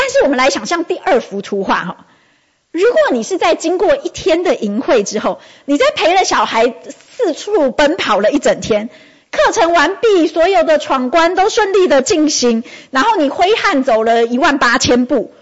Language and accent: Chinese; Taiwan; 在炎热的夏天当中，身为台湾人，我们最喜欢最享受的事情大概就是喝手摇饮。